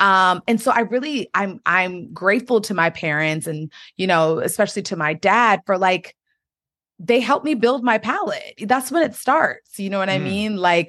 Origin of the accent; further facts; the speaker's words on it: Washington, D.C. area, United States; Yeah, I grew up in the DMV, the Washington, D.C. area, between Maryland and Washington, D.C.